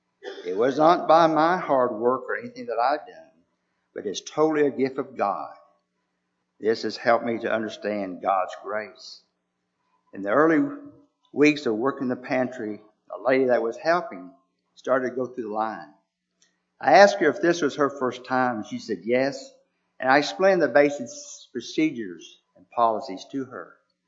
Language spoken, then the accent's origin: English; Rochester, Minnesota, United States; also born or lived in Ranger; I was born in Ranger, but soon after moved to Minnesota, and outside of a town in Rochester, where my grandparents had bought a farm for my parents to operate.